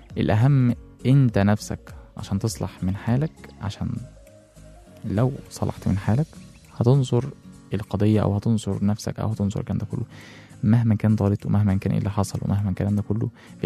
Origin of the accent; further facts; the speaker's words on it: Egypt; يعني مثلا احنا كمصريين احنا مش عايشين لوحدنا على ظهر هذا الارض